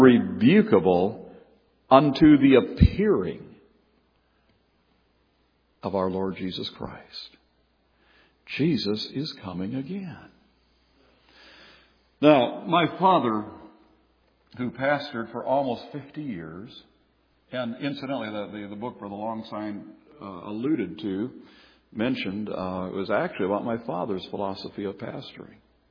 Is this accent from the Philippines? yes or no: no; Stillwater, United States; born there; I was born in 1946 in Stillwater.